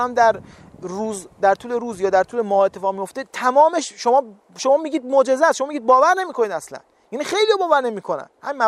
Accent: Iran; also born or lived in Europe; now in United States; وقتی که از ایران اومدم اروپا و بعدش هم امریکا، این اتفاق برام افتاد

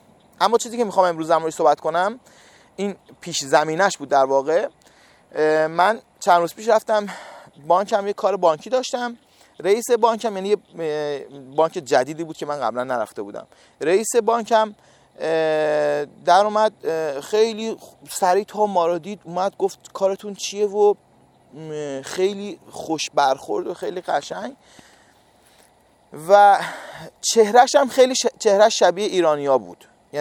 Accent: Iran; من گفتم که ما ایرانی هستیم.

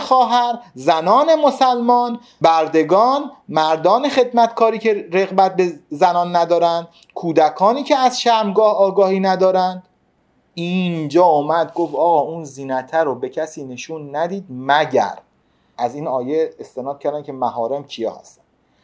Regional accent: Qom, Iran; also born or lived in Tehran; بسیار مذهبی در شهر بسیار مذهبی قم بزرگ شدم، تهران به دنیا آمدم، قم بزرگ شدم و تا 20 سالگیم هم در شهر مقدس قم، شهر خون و قیام، علم و اجتهاد من بزرگ شدم. تو تمام دوران تحصیلم در شهر قم،

